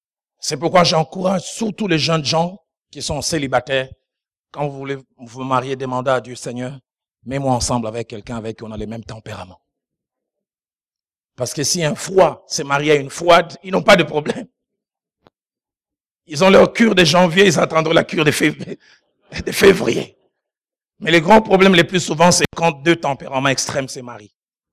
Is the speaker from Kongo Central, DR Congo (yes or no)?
yes; Matadi, Kongo Central, DR Congo; J'ai assisté à une réunion des couples chez nous, au Bas-Congo, à Matadi.